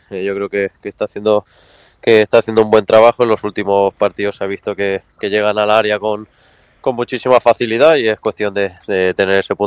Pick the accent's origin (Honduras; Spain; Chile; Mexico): Spain; Barcelona, Catalonia; nosotros siempre somos de allí, de Barcelona